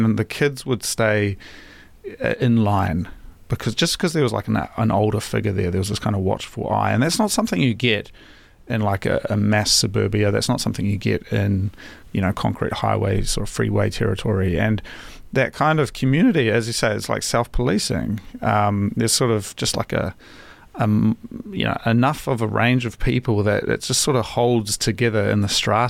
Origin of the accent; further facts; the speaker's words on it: New Zealand; now in Japan; So I'm from New Zealand originally, and we don't have Amazon in New Zealand, and it's very much like kind of a pain to get stuff. Like, you know, it's certainly now that I live in Japan